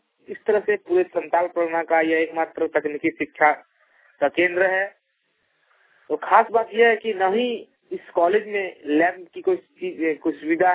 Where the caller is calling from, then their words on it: Katekund, Jharkhand, India; Jharkhand mobile वाहन के लिए ग्राम काटेकुंड जिला दुमका से बोल रहा हूँ।